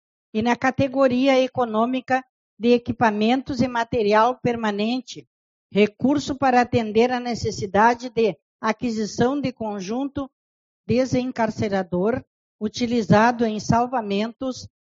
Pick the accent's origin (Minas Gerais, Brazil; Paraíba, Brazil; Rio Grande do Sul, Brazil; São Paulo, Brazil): Rio Grande do Sul, Brazil; Uruguaiana; nós somos de Uruguaiana. Nós vivemos em Uruguaiana e nossos filhos moram em Uruguaiana, nossos netos moram em Uruguaiana